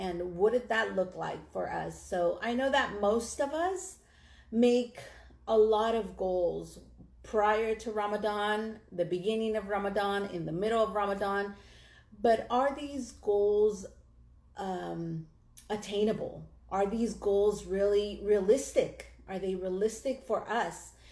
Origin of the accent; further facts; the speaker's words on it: United States; now in Dallas, United States; I'm actually a convert to Islam. I'm Mexican American, and I live in Dallas, Texas.